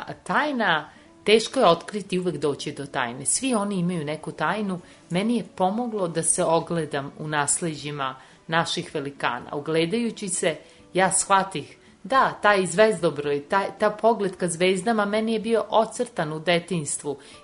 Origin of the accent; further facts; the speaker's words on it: Belgrade, Serbia; Ja sam provela svoje detinjstvo na Kalemegdanu